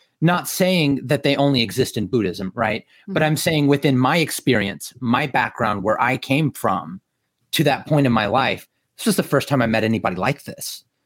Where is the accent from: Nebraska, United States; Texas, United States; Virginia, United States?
Texas, United States; Killeen; I grew up in Killeen, Texas. If anybody knows anything about Killeen, it is drive right through it.